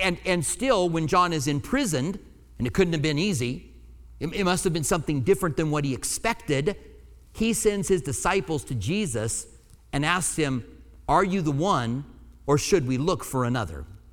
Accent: Minnesota, United States; accent: Minnesota; That's my Minnesota accent, by the way.

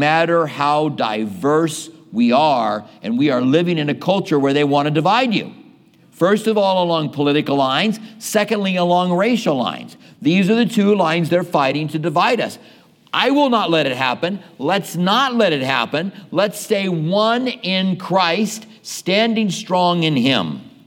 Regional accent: Clinton, Iowa, United States; Now, I came from Iowa, farming country in Clinton, Iowa. And so all these people had farms.

